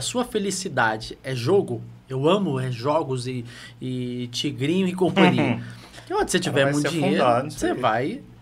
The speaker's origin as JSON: {"language": "Portuguese", "town": "Mauá", "region": "São Paulo", "country": "Brazil", "tie": "born or raised there", "lives_now": "Itanhaém, Brazil", "said": "Então, eu sou de Mauá, nascido e criado lá. Agora eu tô aqui. Tô aqui em Itanhaém."}